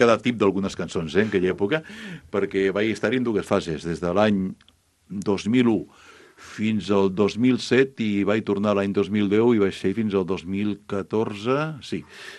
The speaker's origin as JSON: {"language": "Catalan", "town": "Vilanova i la Geltrú", "region": "Catalonia", "country": "Spain", "said": "jo sóc d'allà, jo no hi renuncio mai, jo sóc de Vilanova i la Geltrú, i ho passejo amb la cara ben alta"}